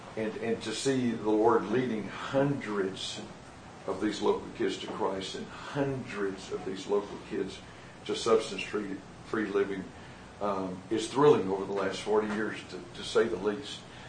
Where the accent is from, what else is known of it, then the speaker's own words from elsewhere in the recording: Texas, United States; where I first became acquainted as a Texan of the kids from Kirbyville and Forsyth and Branson and Hollister